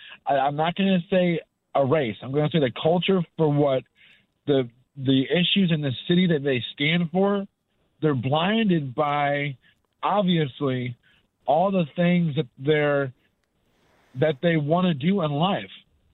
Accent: St. Louis, Missouri, United States; I'm originally from South St. Louis

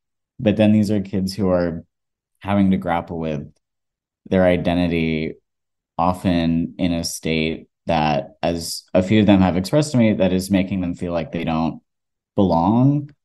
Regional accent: Georgia, United States; I grew up in Georgia, and also growing up in the South as a trans person, I can get kind of defensive about like why I enjoyed growing up there.

